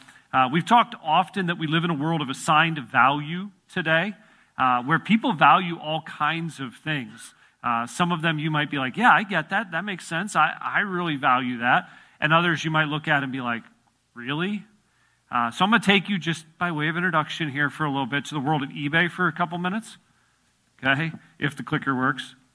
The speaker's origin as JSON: {"language": "English", "region": "Illinois", "country": "United States", "tie": "born or raised there", "said": "I grew up in Illinois. That's a cornflake that is shaped like Illinois."}